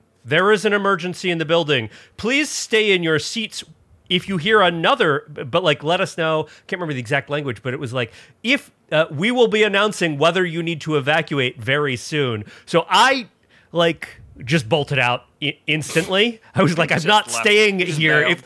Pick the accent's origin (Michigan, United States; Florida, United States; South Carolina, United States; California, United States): Florida, United States; but I've been in plenty of hurricanes growing up in Florida